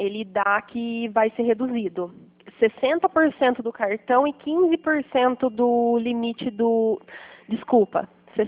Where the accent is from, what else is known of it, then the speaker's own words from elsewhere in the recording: Pirassununga, São Paulo, Brazil; Tá, ó, é 19 mesmo, eu sou daqui de Pirassununga.